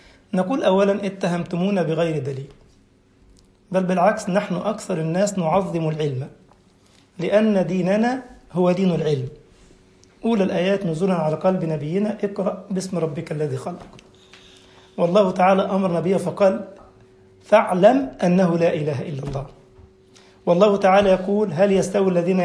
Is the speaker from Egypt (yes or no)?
yes; Egypt; بل عندنا في مصر مثلا